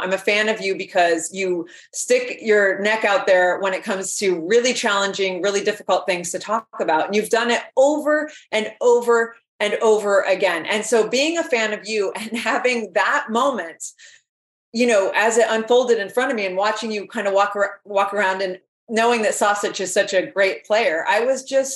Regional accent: United States; I feel like I have to own my Americanness and say soccer.

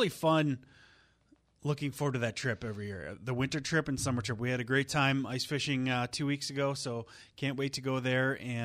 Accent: Wisconsin, United States; born there; I was born in Wisconsin.

